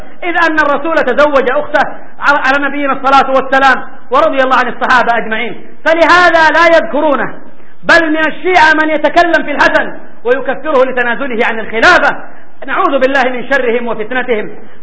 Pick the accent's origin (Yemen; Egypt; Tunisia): Yemen; اللهم طهر بلادنا اليمن الميمون